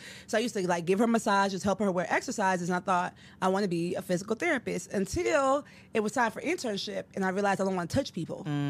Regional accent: Chicago, Illinois, United States; I grew up in Chicago. My family's from Ghana, West Africa.

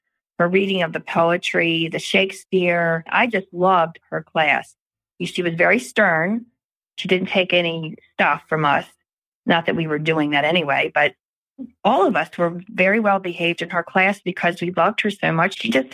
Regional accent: Pimlico, Maryland, United States; I grew up in Pimlico. I went to St. Ambrose Elementary, parochial school.

